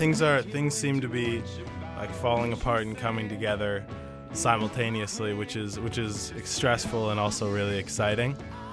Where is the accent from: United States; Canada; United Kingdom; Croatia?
Canada; Vancouver, British Columbia; I'm from Vancouver